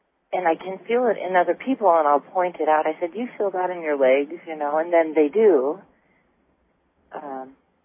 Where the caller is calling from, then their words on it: Burns, Oregon, United States; Burns, Oregon.